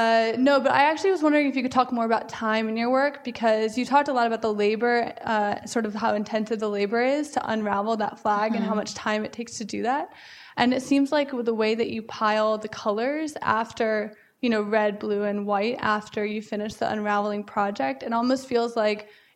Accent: Appomattox, Virginia, United States; I'm actually from Appomattox, Virginia. So I grew up there for like my whole life.

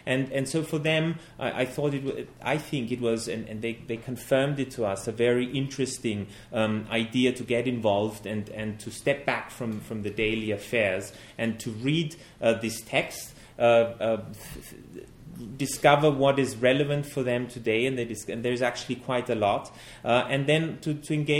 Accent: Austria; English is a second language; Then I was a reporter on foreign issues in Austria, in my home country

